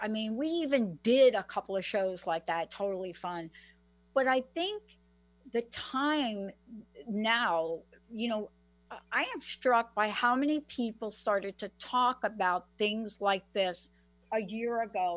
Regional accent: New York, United States; now in Washington, United States; I live in Washington State. I'm from New York.

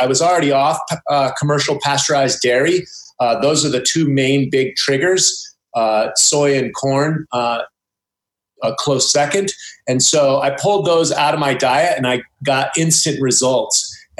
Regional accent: United States; Well, I grew up as an American, and I was weaned on, you know, Captain Crunch and Pop-Tarts and TV dinners. You know, I grew up in the 70s.

